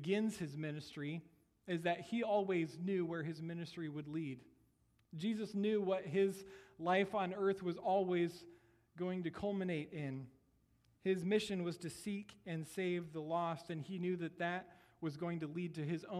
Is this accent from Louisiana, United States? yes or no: no; Iowa, United States; I didn't grow up on a farm in Iowa, but I grew up in Iowa in the middle of nowhere